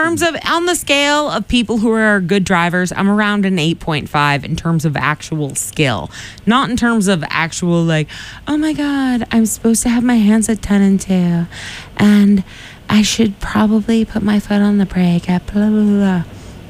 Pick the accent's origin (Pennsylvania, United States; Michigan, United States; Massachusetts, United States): Massachusetts, United States; Quincy; I grew up in Quincy, so Weymouth is relevant